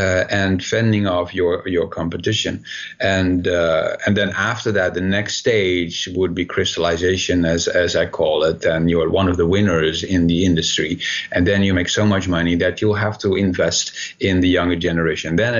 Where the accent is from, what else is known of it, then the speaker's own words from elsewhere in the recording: Brussels, Belgium; now in Washington, D.C., United States; I am now here in Washington, D.C., but I see the same thing in my hometown in Brussels, Belgium.